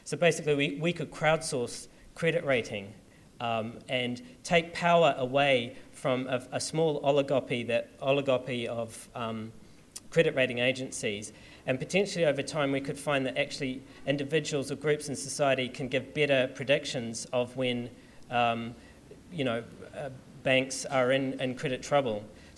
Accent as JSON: {"language": "English", "country": "New Zealand", "said": "I'm originally from New Zealand, so I'm quite familiar with some of the activity there."}